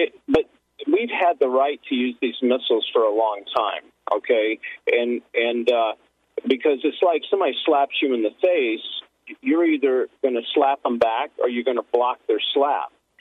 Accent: Hollywood, California, United States; Yeah, because I'm from Hollywood. I was there for 30 years

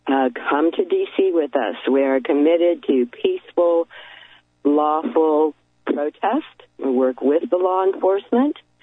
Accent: California, United States; When I myself personally picked up in California, I'm from California

